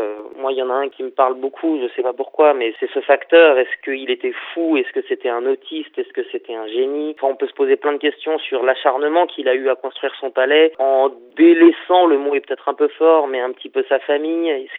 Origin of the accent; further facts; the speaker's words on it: Aubenas, Auvergne-Rhône-Alpes, France; moi, je suis un enfant de la région, on va dire, parce que j'ai grandi à Aubenas, en Ardèche.